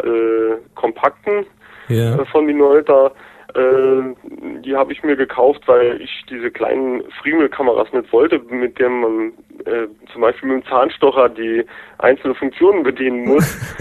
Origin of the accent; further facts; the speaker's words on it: Saarland, Germany; ich bin aus dem Saarland. Und wie was man vielleicht an der Stimme oder an Slang hört, ich bin 42 Jahre alt